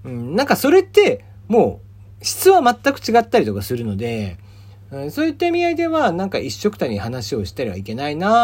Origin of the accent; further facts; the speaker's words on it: Kagoshima, Japan; born there; 僕は鹿児島生まれですけども、